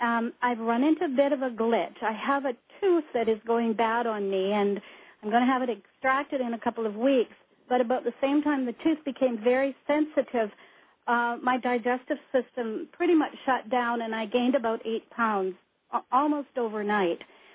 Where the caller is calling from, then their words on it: Canada; I'm calling from Canada